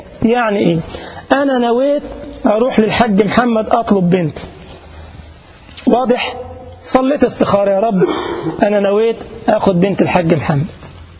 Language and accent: Arabic; Egypt; وفجأة زواج من ألمانيا وأنا من مصر